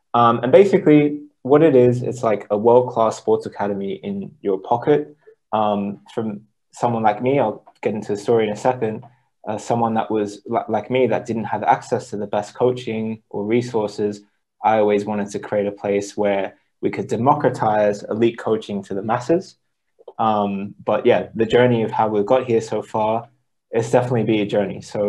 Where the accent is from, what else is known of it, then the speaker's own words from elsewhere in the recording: Australia; So it all started with just me as a kid growing up in Australia.